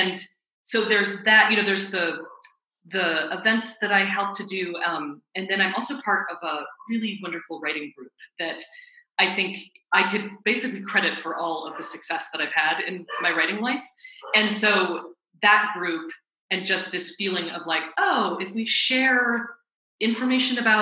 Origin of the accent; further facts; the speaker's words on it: Denver, Colorado, United States; I grew up in Denver and we spent so much time learning, and this was great, but learning about the Native Americans who lived in the Southwest and in Colorado.